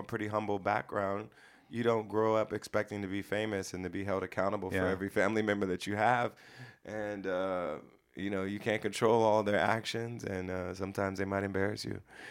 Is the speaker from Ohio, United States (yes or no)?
yes; Ohio, United States; I went to that in Ohio, in my hometown, when I was pretty young. Yeah, I was probably like 10 or 11.